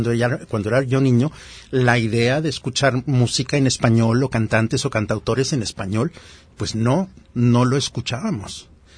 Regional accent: Mexico; a mí la parte interesante de la canción de protesta es que siendo mexicanos, siendo latinoamericanos, pues es muy fácil asociarla directamente con el movimiento de protesta

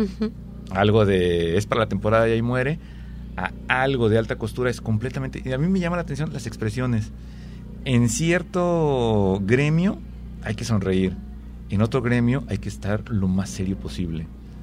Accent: Mexico; tú y yo no somos mexicanos en el sentido de hace 50 años. Podríamos seguir llamándonos mexicanos, sí, es cierto.

